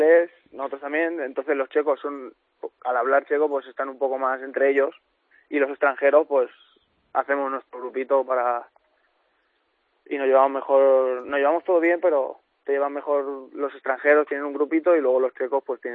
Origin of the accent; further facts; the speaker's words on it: Valencia, Valencian Community, Spain; now in Jablonec, Czechia; yo soy de Valencia